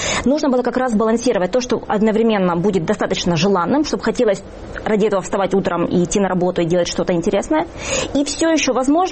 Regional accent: Sevastopol, Crimea, Ukraine; Смотрите, я из Севастополя. Мой первый язык русский.

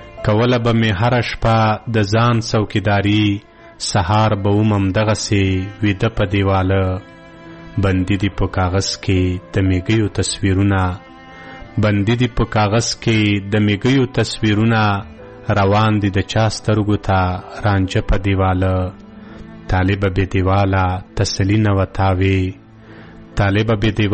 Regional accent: Khost, Afghanistan; زه د خوست ولایت اوسیدونکی یم. دلته په خوست کې مرکز کې اوسېږم. زه په 1990 کال کې زیږیدلم او د نړۍ ته مې سترګې پرانستې دي.

